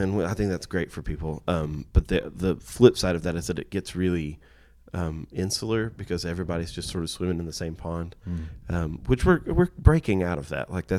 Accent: Fort Worth, Texas, United States; oh no, we're from Fort Worth, and we would really like you to all to like see what we're doing over here.

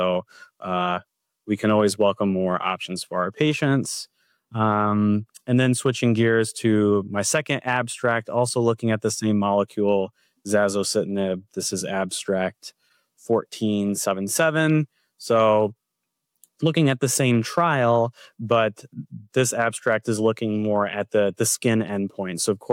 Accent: Detroit, Michigan, United States; PA. I'm from the Detroit area in Michigan.

